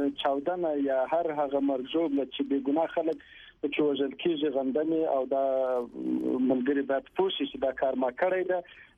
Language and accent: Pashto; Afghanistan; موږ افغانان یو